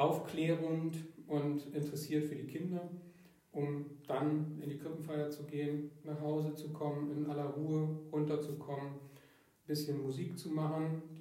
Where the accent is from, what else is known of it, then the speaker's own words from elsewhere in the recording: Bremen, Germany; now in Münster, Germany; ich bin in Bremen groß geworden, eigentlich als Katholik eher unüblich, weil das eine sehr evangelisch geprägte Region ist.